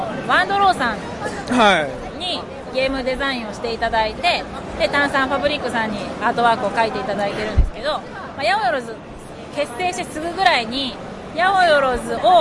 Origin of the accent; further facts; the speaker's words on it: Kansai, Japan; まあ、関西出身なんですけど